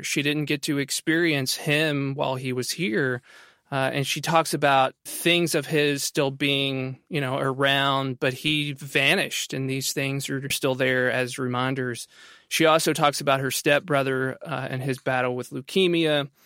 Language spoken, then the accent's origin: English; Appalachia, United States; And again, speaking as an Appalachian myself, I think that we tend to do that maybe more so than anybody.